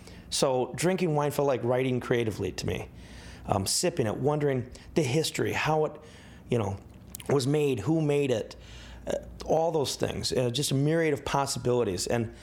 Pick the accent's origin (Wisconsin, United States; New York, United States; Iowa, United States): Wisconsin, United States; I grew up in Wisconsin and you know, almost everybody just drinks beer, mixed drinks, things like